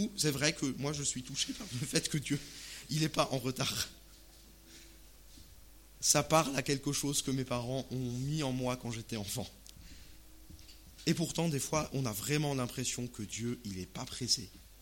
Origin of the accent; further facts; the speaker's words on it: Grand Est, France; Je suis alsacien et on a une culture relativement germanophone quand même en Alsace.